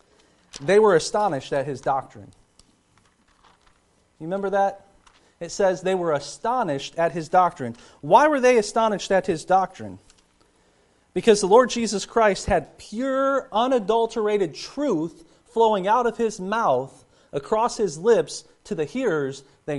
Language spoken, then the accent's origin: English; Kentucky, United States; I'm from Kentucky. So, you know, when you talk about distilling, you know, we think of moonshine down where I'm from.